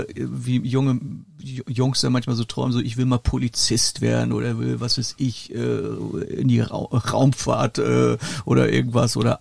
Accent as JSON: {"language": "German", "town": "Kiel", "region": "Schleswig-Holstein", "country": "Germany", "said": "die Verbindung nach Kiel, ne? Wo ich herkomme"}